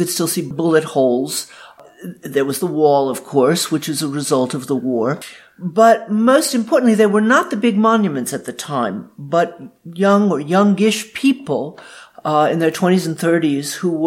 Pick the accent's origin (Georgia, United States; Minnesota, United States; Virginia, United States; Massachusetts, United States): Georgia, United States; Atlanta; born there; I was born in the South, in Atlanta, Georgia, and my mother was involved in the civil rights movement.